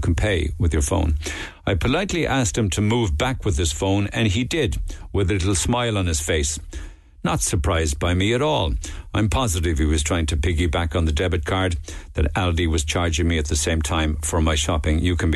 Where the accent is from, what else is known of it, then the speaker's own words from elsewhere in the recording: Cork, Munster, Ireland; I'm from Cork and I can't make Dublin work.